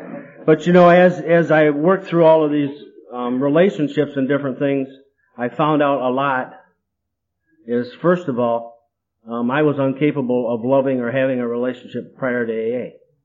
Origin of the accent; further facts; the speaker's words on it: Jackson, Michigan, United States; now in Ann Arbor, United States; I'm from Jackson, moved to Ypsilanti, now I live in Ann Arbor.